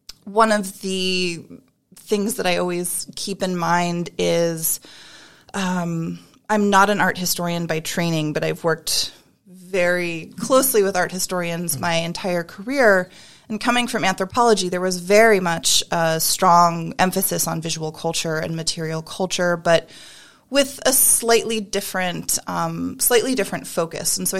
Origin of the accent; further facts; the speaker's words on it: New England, United States; I grew up in New England and spent a lot of summers in Maine and had regularly visited the museum growing up.